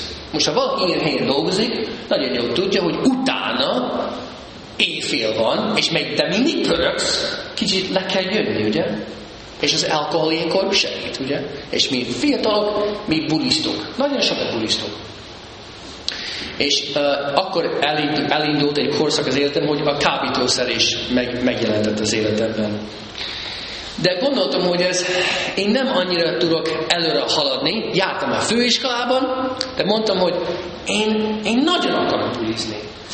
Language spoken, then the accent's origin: Hungarian; St. Louis, Missouri, United States; St. Louis, Missouri. Ott nőttem fel. Magyar katolikus szülő, és a St. Louis egy katolikus város, nagyon sok katolikusok vannak.